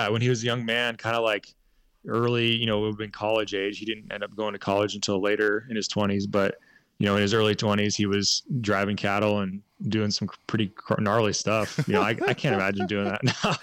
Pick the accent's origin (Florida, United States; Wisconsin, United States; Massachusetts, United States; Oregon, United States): Oregon, United States; I grew up in Oregon and went to college up in Northern Oregon, where there's just, you know, hundreds and hundreds of them.